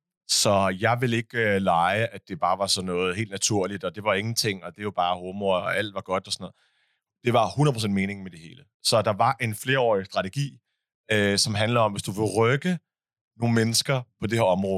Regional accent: Middelfart, Region of Southern Denmark, Denmark; hvor der var en lokal pige fra Middelfart, hvor jeg voksede op.

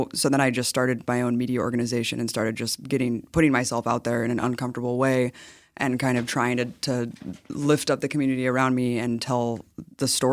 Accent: California, United States; I'm from the Bay Area. Grew up in a semi-politically conscious area

